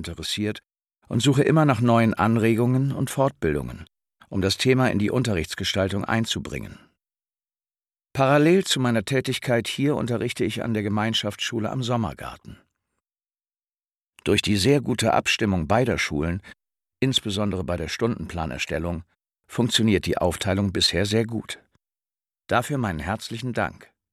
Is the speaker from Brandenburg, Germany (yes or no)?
yes; Angermünde, Brandenburg, Germany; now in Erlangen, Germany; Aufgewachsen bin ich in Angermünde. Mein Studium habe ich hier in Erlangen, Nürnberg, absolviert.